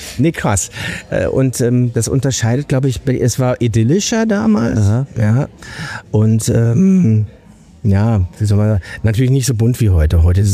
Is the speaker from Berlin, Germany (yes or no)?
yes; Berlin, Germany; Nachdem ich Jahre später dann eher so in Richtung Klado gezogen bin mit meinen Eltern.